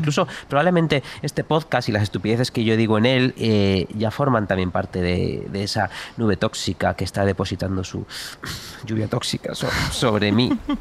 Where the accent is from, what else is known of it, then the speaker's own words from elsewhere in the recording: Galicia, Spain; No, como si gallego no soy friolero y no llevo medias.